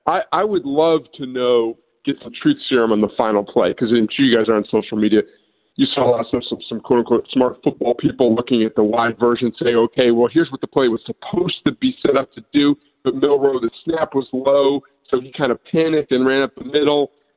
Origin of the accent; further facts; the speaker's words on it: New Jersey, United States; growing up in New Jersey, there's a lot of Michigan people.